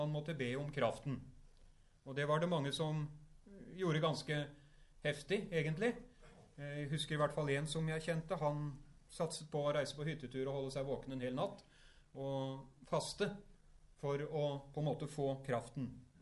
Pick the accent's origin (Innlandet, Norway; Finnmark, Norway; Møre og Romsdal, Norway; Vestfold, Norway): Vestfold, Norway; Horten; Jeg vokste opp rett utenfor Horten i den tiden